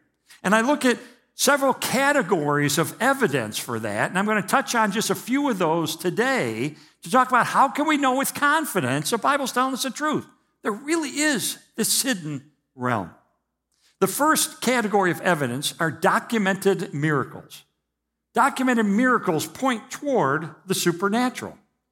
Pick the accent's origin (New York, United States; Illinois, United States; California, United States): Illinois, United States; Chicago; now in Houston, United States; flew in from our home in Houston, Texas, where we live because our two oldest grandkids are there, and I'm from Chicago. What do I know about Texas? Nothing.